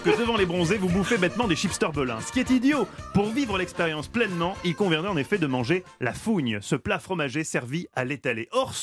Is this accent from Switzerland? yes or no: yes; Switzerland; ça ressemble un peu à la croûte au fromage qu'on mange chez moi en Suisse